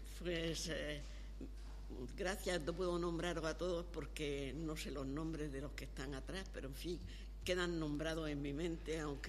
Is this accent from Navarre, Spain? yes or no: no; Cartagena, Region of Murcia, Spain; Soy de Cartagena, nací en el barrio Los Dolores, fui al colegio Carmelitas en la Plaza de España, estudié magisterio en Murcia